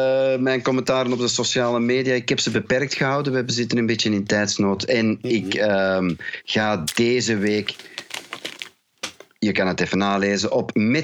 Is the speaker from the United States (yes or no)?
no; Ghent, East Flanders, Belgium; Ik ben niet alleen Belg, maar ik ben ook Vlaming. Ik ben niet alleen Vlaming, ik ben ook van Gent. Ik ben niet alleen van Gent, ik ben ook van de Stasistraat. Ik ben niet van de Stasistraat van Gent. Ik ben van de even nummers van de Stasistraat van Gent.